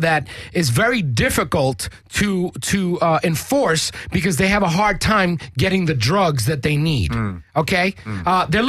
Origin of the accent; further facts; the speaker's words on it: New York, United States; like New York, we're from New York